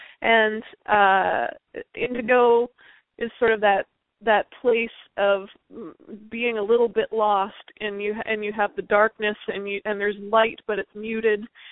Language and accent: English; Muskoka, Ontario, Canada; I grew up in Muskoka, Ontario, which was, kind of in the middle of nowhere.